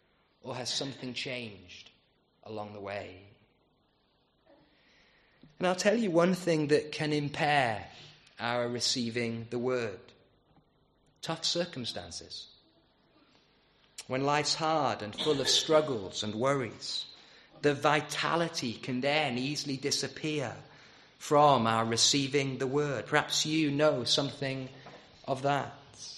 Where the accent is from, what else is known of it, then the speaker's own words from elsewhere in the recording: United Kingdom; We're British, after all. The weather is a big deal to us.